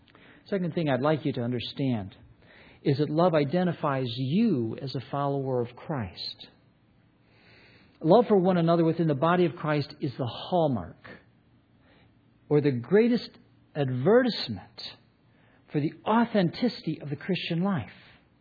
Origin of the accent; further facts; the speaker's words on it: Scotland, United Kingdom; I'm Scottish, that's why I put myself forward.